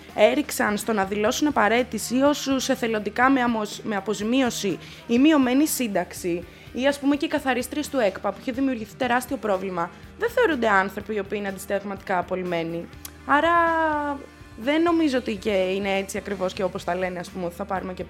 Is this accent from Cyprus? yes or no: no; Arta, Epirus, Greece; γιατί είμαι και εγώ από την Άρτα.